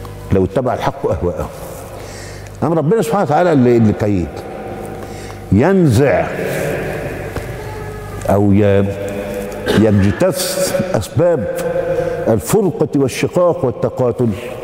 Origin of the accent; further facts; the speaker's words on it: Egypt; في عز الصيف وفي سيارات النقل العام المزدحمة عندنا في مصر